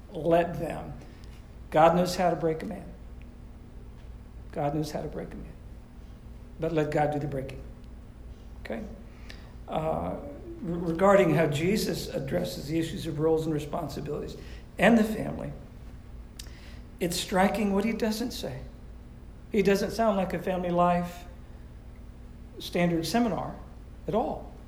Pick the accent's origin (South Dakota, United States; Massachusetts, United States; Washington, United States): Massachusetts, United States; I grew up with horses in Massachusetts, and I have shoveled.